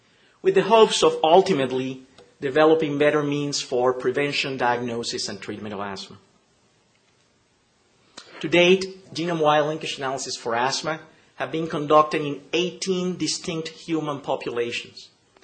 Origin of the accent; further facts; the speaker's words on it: Barranquilla, Atlántico, Colombia; It's a fellow Colombian from my hometown, Barranquilla … who's of Lebanese descent.